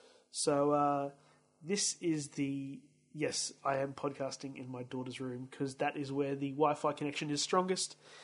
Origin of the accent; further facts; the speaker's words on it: Brisbane, Queensland, Australia; from Brisbane, Australia